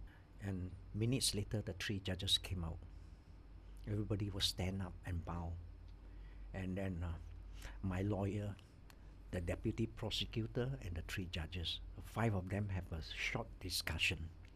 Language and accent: English; Penang, Malaysia; moved away as an adult; I was from Penang. Of course, I don't want to go back to Penang. I better go down to the city, to Kuala Lumpur, whereby nobody knows me. I have no friend, no relative. I took a bus, came down to KL.